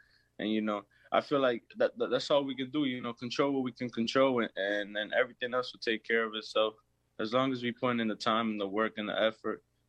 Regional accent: Lawrence, Massachusetts, United States; also born or lived in Dominican Republic; We moved out to Lawrence, Mass. I'm from Lawrence, Mass. You know, born and raised there. I was going back and forth from the DR and Lawrence.

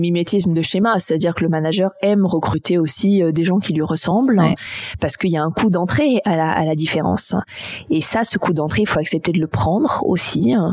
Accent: Paris, Île-de-France, France; Alors, j'ai grandi à Paris.

